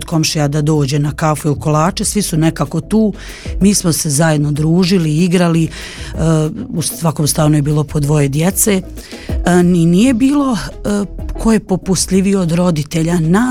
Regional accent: Gradiška, Republika Srpska, Bosnia & Herzegovina; ponovo se vratili ovamo kod nas u Gradišku i čitav život svoj živim na Senjaku, odrasla sam na Senjaku i dan danas živim na Senjaku i volim svoj Senjak.

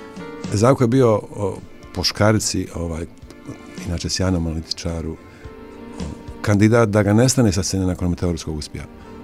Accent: Sarajevo, Federation of Bosnia and Herzegovina, Bosnia & Herzegovina; dolazim iz Sarajeva. I evo, vokal sam grupe

